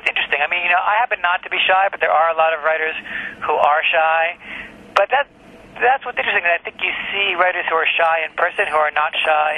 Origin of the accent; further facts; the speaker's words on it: New York City, New York, United States; I grew up on the Upper West Side, like these characters did.